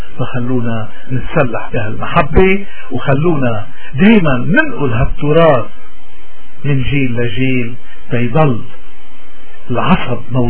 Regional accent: Lebanon; قديش نحن اليوم بحاجة كلبنانيين تحديدا وكمسيحيين بشكل أدق إنه نرجع على سلاح الإيمان

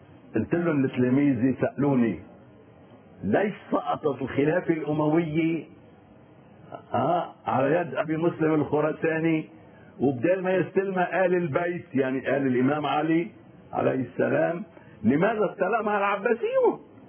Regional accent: Lebanon; انا كمواطن لبناني واكثر من هيك انا كاستاذ

